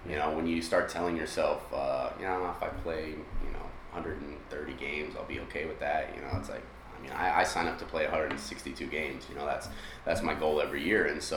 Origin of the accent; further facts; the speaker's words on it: Downey, California, United States; I grew up in Downey.